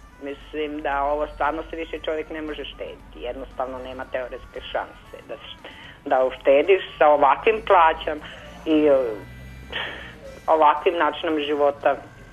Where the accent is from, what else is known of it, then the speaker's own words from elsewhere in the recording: Croatia; moved away; Mi smo iz Hrvatske došli, iz Diglice s mamom.